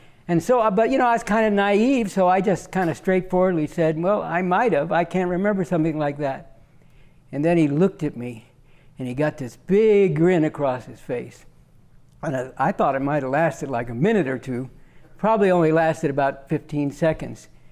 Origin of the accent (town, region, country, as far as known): Berkeley, California, United States; born or raised there